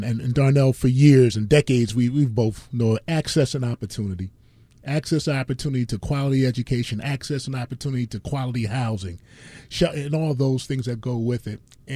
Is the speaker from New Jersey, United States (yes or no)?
yes; Paterson, New Jersey, United States; And born and raised in Paterson, went to Paterson Public Schools all through my K through eight experience.